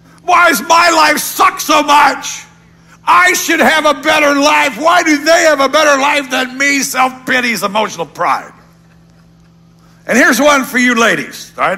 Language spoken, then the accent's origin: English; United States; We're better than you because we're Americans. I'm an American.